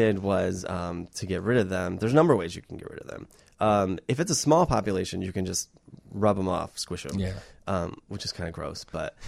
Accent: Michigan, United States; I'm from Michigan, and all over Michigan, people plant rows of spruce trees

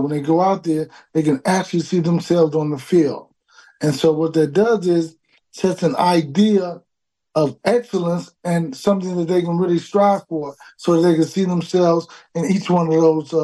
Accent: Dallas, Texas, United States; Then we chose Paul Quinn because I am from Dallas and I can't overlook the school that's here in my city.

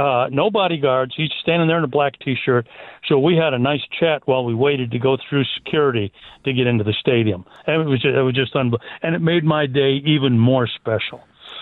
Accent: Minnesota, United States; moved away as an adult; also born or lived in Indiana; So growing up in Minnesota, I had to make the trek to Indiana, and that turned up to be a turning point in my life.

